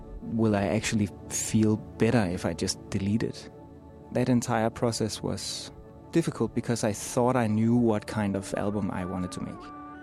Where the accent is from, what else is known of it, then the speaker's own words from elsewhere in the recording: Copenhagen, Capital Region of Denmark, Denmark; I'm from Copenhagen, Denmark.